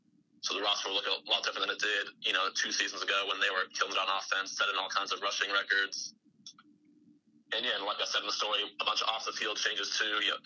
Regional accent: West Coast, United States; because I'm from the West Coast, I never heard of Sprint before getting to college.

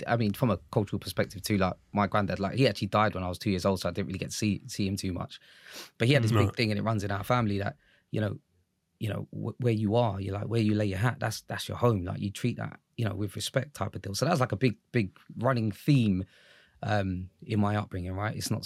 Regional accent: Walthamstow, London, United Kingdom; also born or lived in Hackney; So I was born in Hackney, grew up in Walthamstow and always lived around there.

